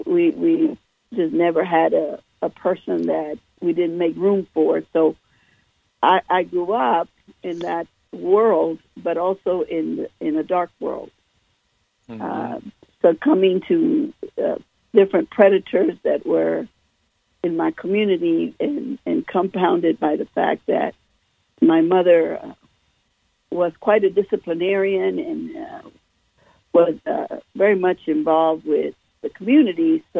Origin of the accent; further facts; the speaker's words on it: Texas, United States; now in Las Vegas, United States; as you can tell probably from my tone or accent. I'm a girl from Texas, living in Las Vegas